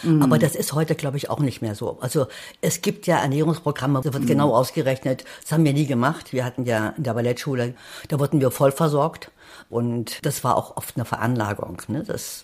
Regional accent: Thuringia, Germany; Und dann meine Kindheit im Thüringer Wald.

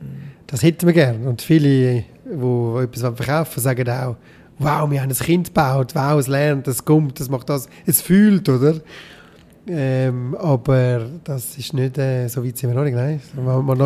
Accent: Switzerland; wir als Schweizer

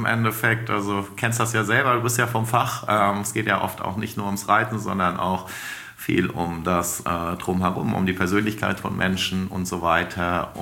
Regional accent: Stuttgart, Baden-Württemberg, Germany; born there; Geboren bin ich am 1.3.76 im schönen Stuttgart.

